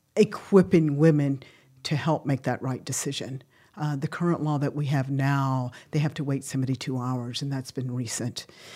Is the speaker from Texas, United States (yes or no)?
yes; Texas, United States; now in Sioux Falls, United States; I'm originally from Texas, and when I moved here, I had to make a big decision, and that was I couldn't find a job here.